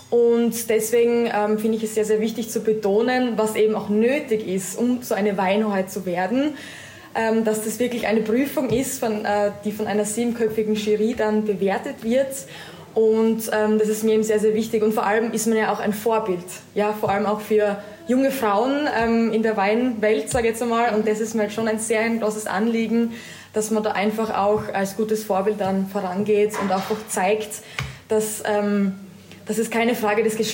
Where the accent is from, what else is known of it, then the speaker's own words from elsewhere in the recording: St. Stefan ob Stainz, Styria, Austria; Ich komme aus St. Stephan ob Steins, aus dem wunderschönen Schilcherland. Und wir haben auch einen Schilcherbetrieb zu Hause.